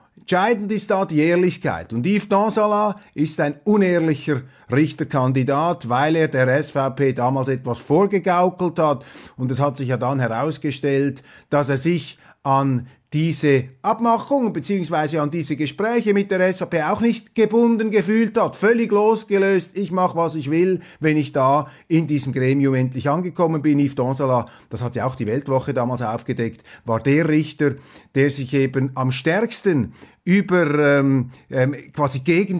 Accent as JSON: {"language": "German", "country": "Switzerland", "said": "wieso soll ich mich als Schweizer ans Gesetz gebunden fühlen"}